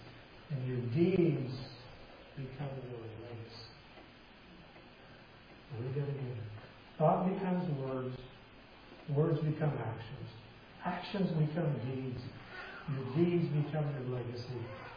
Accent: Colorado, United States; I grew up in Southern Colorado, an area that was once considered the Old West, if you will. Cowboy, Indian type stuff, all that, the ranchers. I grew up in cattle country, farming and ranching in the valleys.

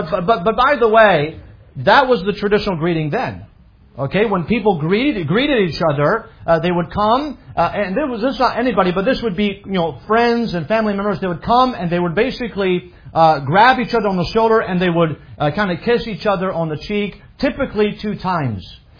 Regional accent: France; now in United States; I know we live in the United States of America, but I grew up in France.

